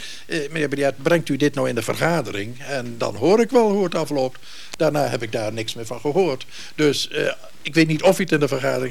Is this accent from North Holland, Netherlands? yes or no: no; Groningen, Netherlands; in mijn jeugd in Groningen werd ik op het gymnasium er wel op aangekeken, hoor.